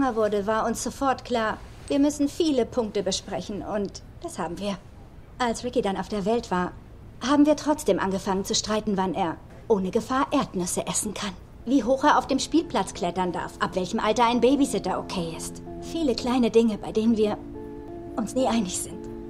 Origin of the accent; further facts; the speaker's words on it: Berkeley, California, United States; ich bin in Berkeley aufgewachsen.